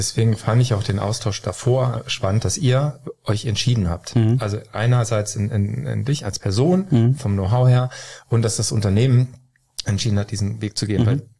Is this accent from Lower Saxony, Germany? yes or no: no; Düsseldorf, North Rhine-Westphalia, Germany; ich komme aus Düsseldorf